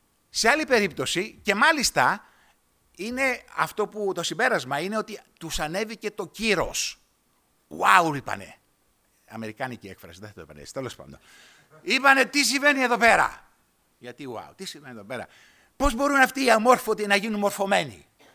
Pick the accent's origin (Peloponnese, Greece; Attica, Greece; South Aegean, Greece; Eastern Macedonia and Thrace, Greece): Attica, Greece; Rentis; εγώ από το Ρέντι ήμουν έτσι.